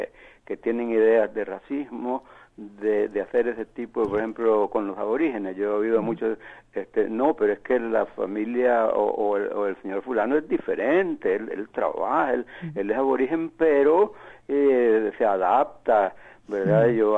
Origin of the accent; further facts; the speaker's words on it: El Salvador; now in Australia; Y para nosotros, yo soy salvadoreño, fue preocupante nuevamente